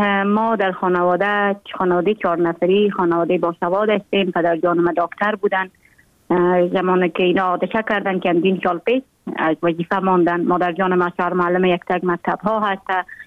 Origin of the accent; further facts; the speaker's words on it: Jowzjan, Afghanistan; also born or lived in Mazar-i-Sharif; ما در ولایت گوبیجان به دنیا آمدیم. 26 سال عمر دارم. مکتب خود در افغان ترک تا صنف 9 در گوبیجان خواندیم، بعدا آمدیم از صنف 10 تا 12 در افغان ترک مزار شریف ادامه دادیم.